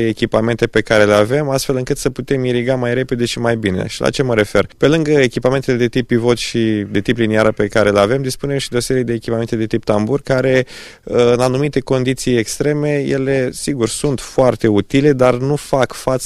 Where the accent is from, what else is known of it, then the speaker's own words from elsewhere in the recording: Brăila, Brăila County, Romania; am 27 de ani, sunt din Brăila